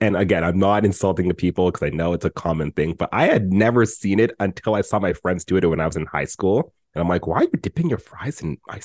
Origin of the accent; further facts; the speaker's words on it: Alberta, Canada; I am clearly from Alberta.